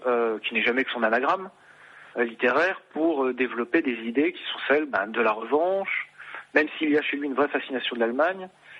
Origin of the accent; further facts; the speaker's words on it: Grand Est, France; now in Nancy, France; puisque je suis nancéen. Mm-hmm. Enfin, je suis lorrain et je suis donc nancéen d'adoption. Au demeurant, j'habite juste à côté d'une place qui s'appelle Drian